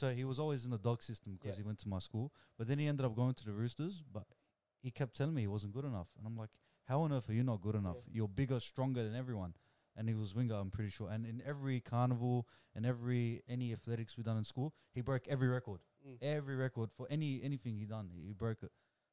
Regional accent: Canterbury, New Zealand; And I grew up in the Canterbury region

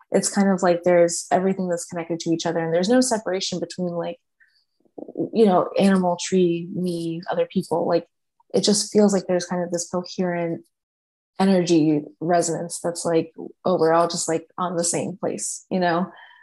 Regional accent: Ireland; Yeah, I'm from Ireland, and I don't know too much about the ancestry behind everything

